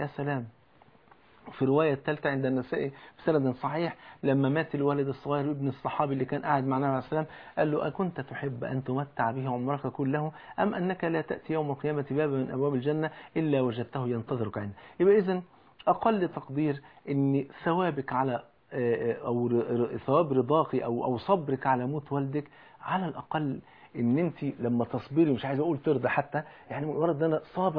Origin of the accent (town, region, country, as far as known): Egypt